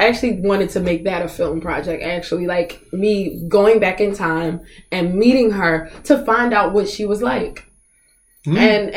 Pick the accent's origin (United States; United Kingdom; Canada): United Kingdom; Manchester, North West England; accent: British; So I quite enjoy my British accent.